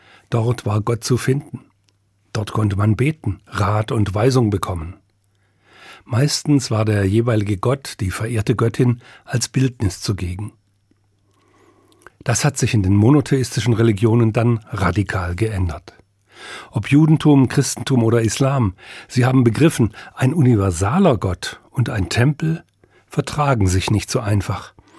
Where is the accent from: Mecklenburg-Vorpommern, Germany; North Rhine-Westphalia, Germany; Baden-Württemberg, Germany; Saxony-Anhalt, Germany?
Baden-Württemberg, Germany; im Wohnort meiner Kindheit in Württemberg an der Ostalb.